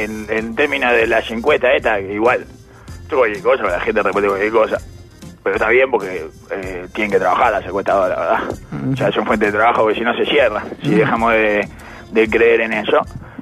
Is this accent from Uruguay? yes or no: yes; Uruguay; Es raro que le enseñe uruguayo haya salido ese chiste. Porque no somos Argentina, no tenemos esa.